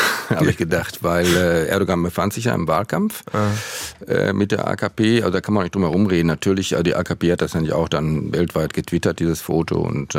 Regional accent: North Rhine-Westphalia, Germany; Und ich komme selber aus dem Ruhrgebiet

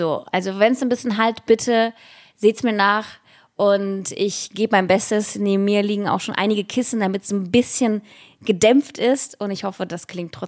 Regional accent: Russia; irgendwer wusste, dass ich aus Russland komme

